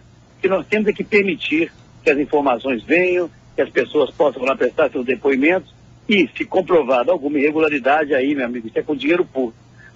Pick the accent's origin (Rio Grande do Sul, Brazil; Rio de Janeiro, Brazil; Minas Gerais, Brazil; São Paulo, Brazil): Minas Gerais, Brazil; Você sabe que eu sou lá de Minas Gerais, né?